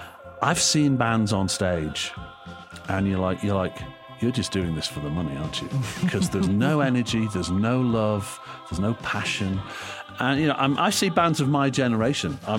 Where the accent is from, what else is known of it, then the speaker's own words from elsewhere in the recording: England, United Kingdom; in the 70s, I was growing up in England where there was lots of unemployment, factories were shutting down, Everything was dirty and decaying.